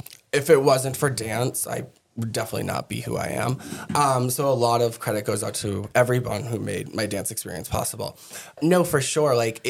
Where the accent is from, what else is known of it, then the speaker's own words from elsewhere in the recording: Andover, Massachusetts, United States; And I grew up in Andover, too. So there's a lot of, like, artsy businesses out there